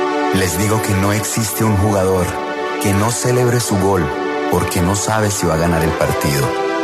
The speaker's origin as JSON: {"language": "Spanish", "region": "Santander", "country": "Colombia", "said": "sino porque soy santandereano."}